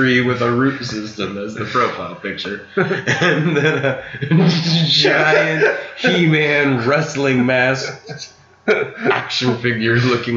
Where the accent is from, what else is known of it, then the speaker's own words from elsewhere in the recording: California, United States; had to check it out with it being BYOB, and I'm from California. That's unheard of.